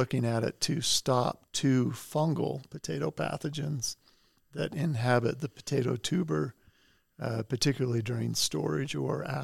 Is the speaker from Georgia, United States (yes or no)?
no; Idaho, United States; So I grew up in Idaho. I grew up on a potato farm and heavily involved with agriculture and plants.